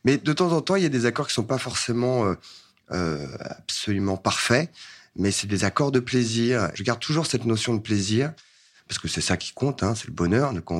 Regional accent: Asnières-sur-Seine, Île-de-France, France; J'ai grandi à Asnières-sur-Seine.

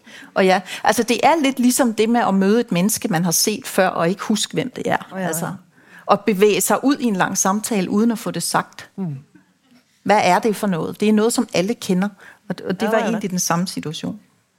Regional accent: Rødby, Zealand, Denmark; Jeg kommer fra det sydlige Danmark, den by, der hedder Rødby. Vokset op med min mor, som flyttede mange gange

